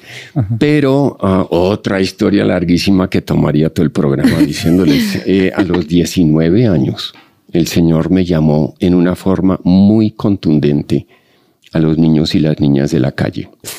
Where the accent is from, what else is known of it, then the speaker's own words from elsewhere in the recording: Colombia; Entonces, orgullosamente, soy colombiano, poco chiviado, pero soy colombiano con doble nacionalidad.